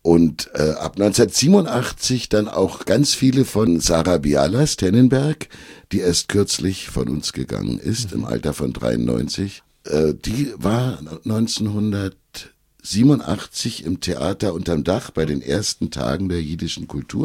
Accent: Berlin, Germany; Ich bin ja aus Köpenick.

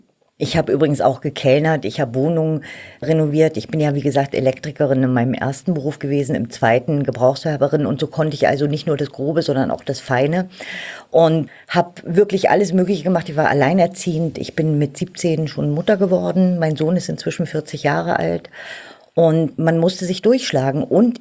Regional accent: Germany; Ich bin ja in der DDR aufgewachsen

